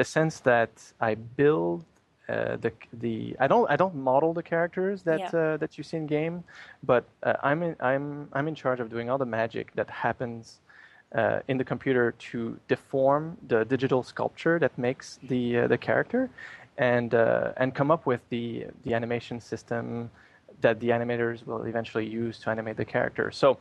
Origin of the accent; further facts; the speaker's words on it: Canada; accent: French Canadian; English is a second language; now in United States; I'm Canadian, by the way. If you can't tell my accent, it's French Canadian.